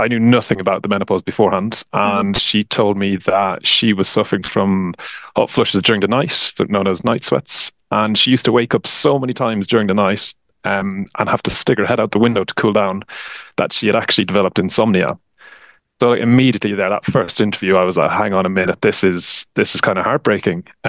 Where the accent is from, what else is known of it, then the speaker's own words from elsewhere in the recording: Tullamore, Leinster, Ireland; So I'm from Tullamore, County Offaly. I went to the University of Limerick and studied mechanical engineering.